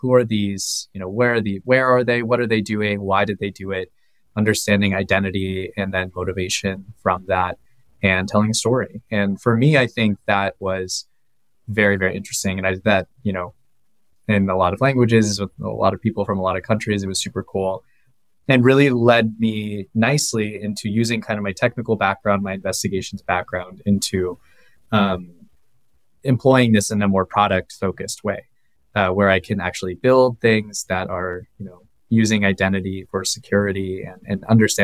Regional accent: San Francisco, California, United States; born there; You know, I was born in San Francisco, so I feel some sort of loyalty.

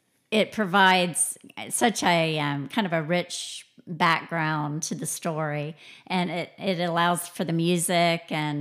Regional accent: the South, United States; But I, as a Southerner, I'm not offended by it

